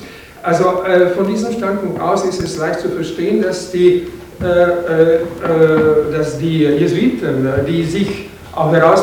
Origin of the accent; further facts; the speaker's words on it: Austria; first language Czech; als Österreicher tschechischer Muttersprache